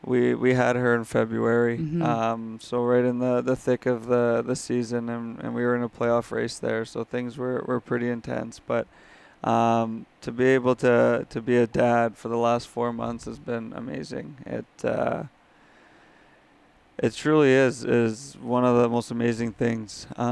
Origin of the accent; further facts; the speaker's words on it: St. Louis, Missouri, United States; that's kind of how I learned when I was younger and on that Stanley Cup team and growing up in St. Louis, you learn by seeing the older guys do it.